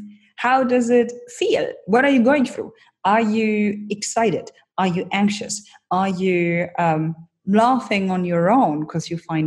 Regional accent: Germany; I'm originally from Germany, and there's a tendency that we are raised in a way that you either do it perfectly or you don't do it at all.

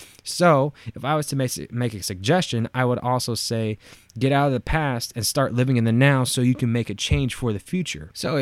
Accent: Brenham, Texas, United States; my hometown of Brenham, Texas, compared to Austin.

